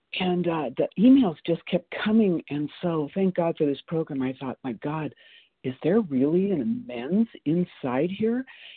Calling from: Boise, Idaho, United States; I'm from Boise, Idaho.

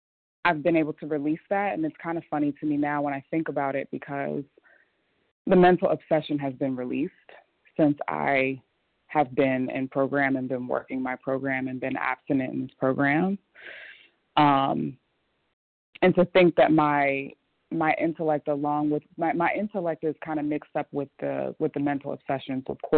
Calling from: Philadelphia, Pennsylvania, United States; I'm in Philadelphia.

